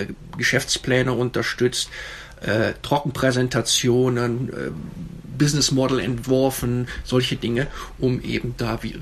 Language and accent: German; Leverkusen, North Rhine-Westphalia, Germany; Ich bin aufgewachsen in Leverkusen